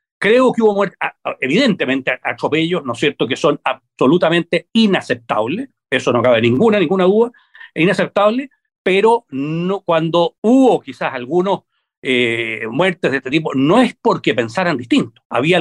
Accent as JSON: {"language": "Spanish", "country": "Chile", "said": "somos chilenos. Nosotros, claro, gracias a Dios, somos chilenos."}